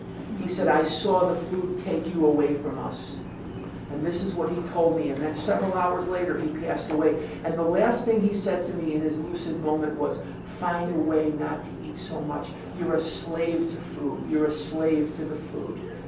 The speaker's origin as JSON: {"language": "English", "town": "Chicago", "region": "Illinois", "country": "United States", "tie": "born or raised there", "said": "I told you I'm born and raised in Chicago. It'd be 30 degrees below zero."}